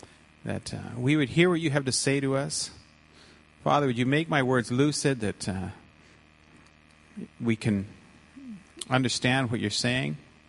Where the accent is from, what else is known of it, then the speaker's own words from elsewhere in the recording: Canada; And I'm very happy to be born and bred in Canada.